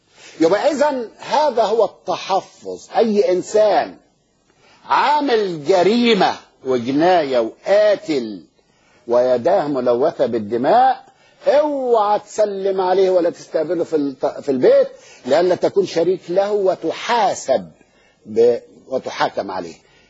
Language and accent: Arabic; Egypt; احنا عندنا في مصر نقول ايه